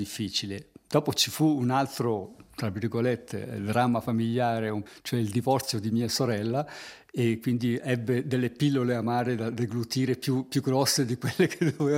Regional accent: Bellinzona, Ticino, Switzerland; accent: Bellinzona dialect; A casa si parlava il dialetto bellinzonese fondamentalmente, ma mio papà parlava poschiavino, quindi io sono nato con i due dialetti.

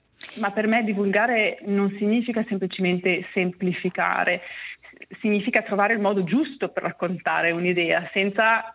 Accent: Ticino, Switzerland; Io sono nata nel Locarnese e cresciuta nelle terre di Piedemonte in Valle Onsernone

